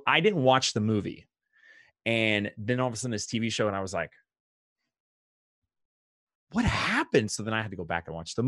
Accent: United States; So, you know, as an American in Japan and not really knowing fully the language, it was like the easiest thing to pick up.

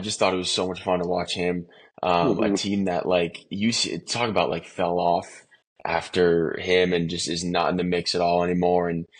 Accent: Providence, Rhode Island, United States; Providence, yeah. My hometown.

